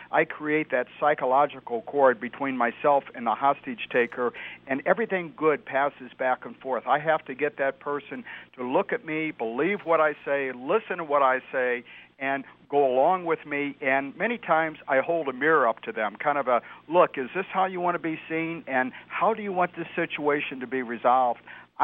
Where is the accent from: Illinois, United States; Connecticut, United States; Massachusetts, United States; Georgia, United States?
Illinois, United States; Granite City; I come from Granite City, Illinois. I went to Southern Illinois University. I have the Midwestern values that all of your listening audience, I share the same values because I grew up in the same area.